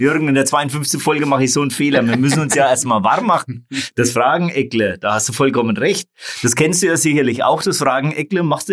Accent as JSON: {"language": "German", "town": "Burkardroth", "region": "Bavaria", "country": "Germany", "tie": "born or raised there", "said": "aus meiner Heimatgemeinde, aus dem Großraum Burkhardt-Roth."}